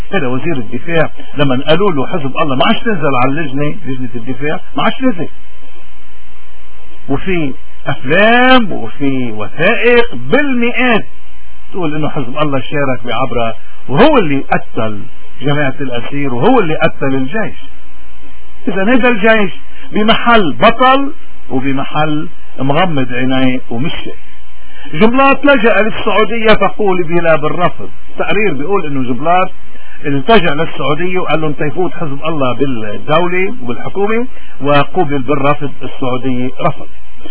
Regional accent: Lebanon; نحن شعب لبناني

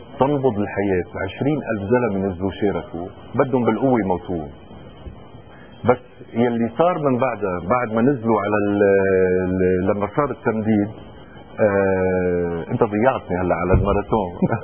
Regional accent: Tripoli, North Governorate, Lebanon; احنا ولاد طرابلس، بنعرف مين اللي مول ومين اللي دفع

